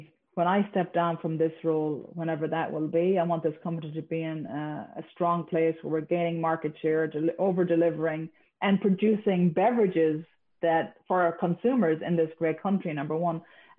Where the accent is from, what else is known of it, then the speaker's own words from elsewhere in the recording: Ireland; I grew up in Ireland, so I love beer.